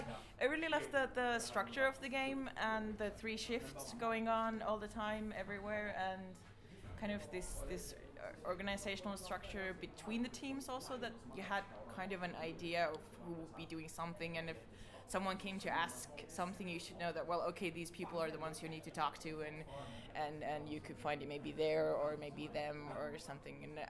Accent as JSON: {"language": "English", "town": "Rovaniemi", "region": "Lapland", "country": "Finland", "said": "Yes, I'm from Rovaniemi."}